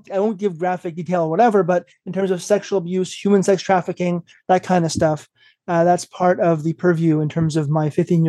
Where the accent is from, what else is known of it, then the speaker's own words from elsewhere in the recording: Montreal, Quebec, Canada; So a little bit about me. I grew up in Montreal, Canada.